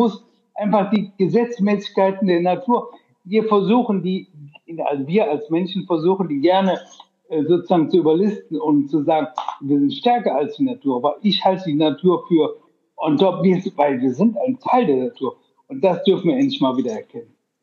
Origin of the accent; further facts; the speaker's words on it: Rhineland, Germany; accent: Rhenish; ich komme aus dem Rheinland. Also es gibt ja Mitochondrien, manche sagen das, und ich sage Mitochondrien, weil wir einfach so einen rheinischen Slang haben.